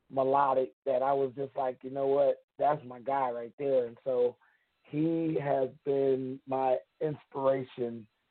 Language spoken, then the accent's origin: English; Detroit, Michigan, United States; I am calling from my hometown, Detroit, Michigan.